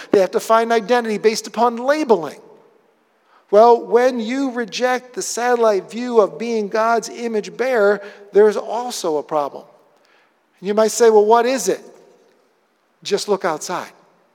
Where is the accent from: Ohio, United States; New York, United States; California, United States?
New York, United States; Rochester; If you've ever remember hearing about Love Canal over in Buffalo, I'm from the Rochester area.